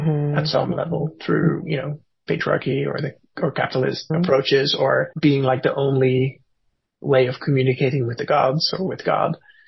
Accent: Norway; moved away; I grew up in Norway where it's like full on winter, full on summer and everything.

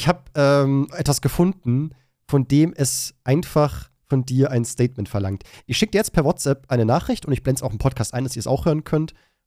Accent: Bavaria, Germany; Ich weiß nicht, ich als Bayer fühle mich ein bisschen angegriffen.

